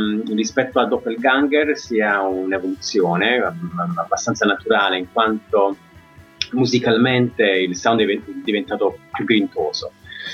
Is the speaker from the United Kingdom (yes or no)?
yes; England, United Kingdom; now in Italy; tre componenti della band su sei sono nati e cresciuti in Inghilterra, tra cui anche io, per cui sono bilingue, a volte mi sento più, come dire, a mio agio a parlare in inglese.